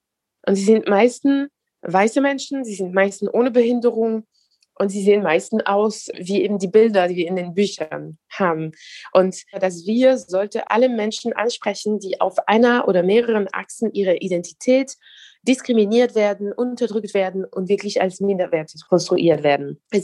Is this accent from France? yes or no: yes; France; first language French; German is a second language; Weil ich bin in Frankreich geboren, aufgewachsen. Französisch ist meine Muttersprache. Meine Familie lebt noch dort.